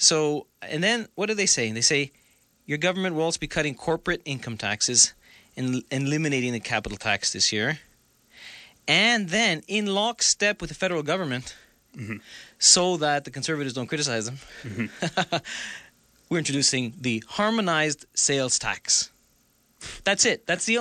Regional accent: Toronto, Ontario, Canada; I mean, I grew up here in Toronto.

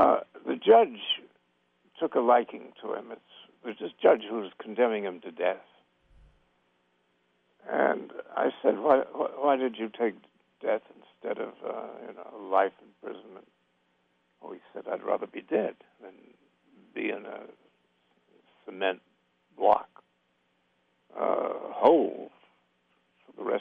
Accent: Washington, District of Columbia, United States; I was brought up in Washington from the day I was born.

